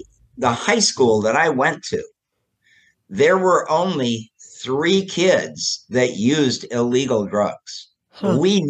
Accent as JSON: {"language": "English", "region": "New York", "country": "United States", "tie": "born or raised there", "said": "Yeah, I grew up upstate New York, farm country in the Finger Lakes region."}